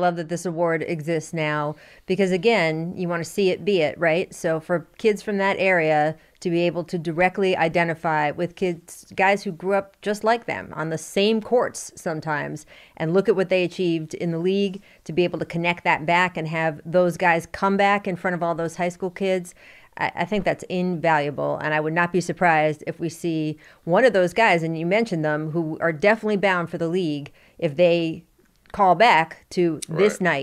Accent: Washington, District of Columbia, United States; And by the way, Stack, my hometown, D.C., D.C. area I grew up in, I love the way they loved you this weekend.

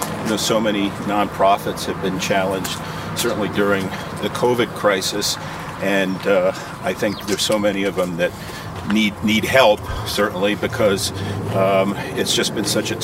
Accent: Stamford, Connecticut, United States; Sidney, I grew up in Stamford, Connecticut, by the way.

